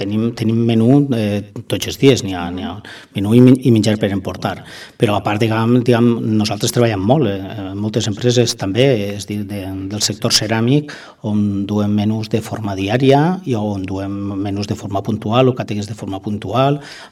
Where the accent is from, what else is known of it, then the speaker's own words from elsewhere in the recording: Nules, Valencian Community, Spain; que soc de Nules i visc a la Vila Vella, encara que treballi en Castelló i l'empresa estigui a Castelló